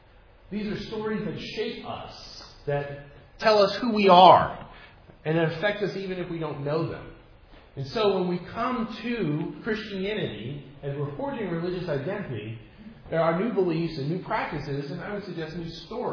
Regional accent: Philadelphia, Pennsylvania, United States; up back home where I was born, and I can say up back home in a lot of places, up back home where I was born in Philadelphia

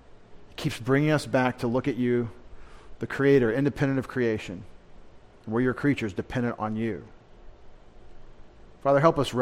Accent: Texas, United States; I never talked much to Roman Catholics because I'm from East Texas. We didn't have a lot of Roman Catholics in East Texas.

